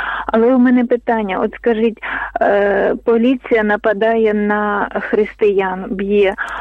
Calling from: Kyiv, Ukraine

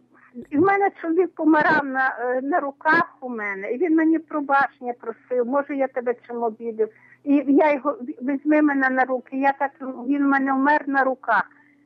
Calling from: Zhytomyr, Zhytomyr Oblast, Ukraine; Навіки слава, це

